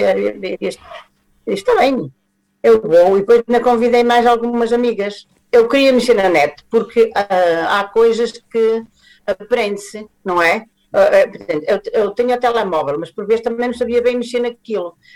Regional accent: Castelo de Paiva, Aveiro, Portugal; now in Porto, Portugal; Eu sou natural de Castelo de Paiva, pertenço ao distrito Aveiro, mas estou no Porto desde 1971.

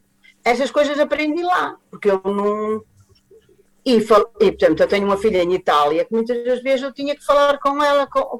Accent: Castelo de Paiva, Aveiro, Portugal; now in Porto, Portugal; Eu sou natural de Castelo de Paiva, pertenço ao distrito Aveiro, mas estou no Porto desde 1971.

